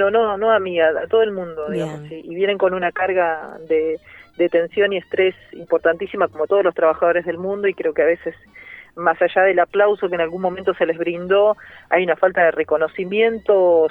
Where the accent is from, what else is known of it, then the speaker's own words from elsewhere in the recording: Rosario, Santa Fe, Argentina; así que yo me considero siempre rosarina. Cuando me preguntan, yo digo, yo soy rosarina.